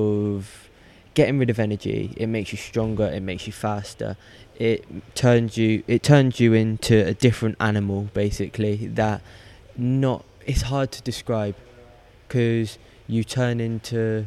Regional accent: Devizes, South West England, United Kingdom; But yeah, it all started back in my hometown of Devizes with Mark and Jason, and they just developed me to what I am today.

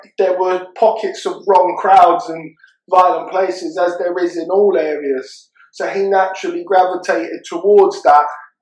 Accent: Tooting, London, United Kingdom; I grew up in Tooting.

